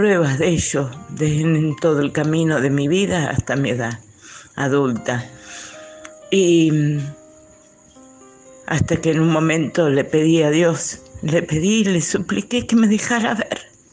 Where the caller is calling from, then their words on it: San Juan, Argentina; de San Juan.